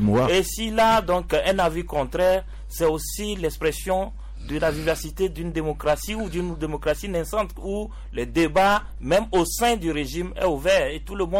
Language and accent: French; Togo; Nous qui levons aussi notre voix pour critiquer, nous sommes des Togolais.